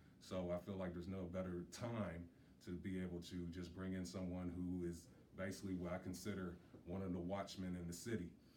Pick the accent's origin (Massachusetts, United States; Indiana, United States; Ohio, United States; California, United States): Ohio, United States; Middletown; I'm just honored to be with the police chief from my hometown, Middletown, Ohio